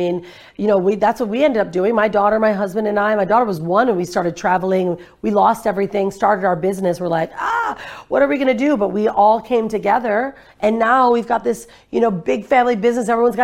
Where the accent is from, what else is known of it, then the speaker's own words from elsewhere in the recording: Michigan, United States; And I am from Michigan, so we're all Midwesterners.